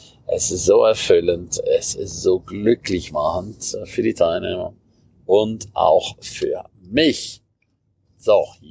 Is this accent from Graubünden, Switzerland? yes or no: yes; St. Moritz, Graubünden, Switzerland; Ich liebe es einfach, mit wundervollen Menschen in St. Moritz zu sein, ihnen meine Heimat näher zu bringen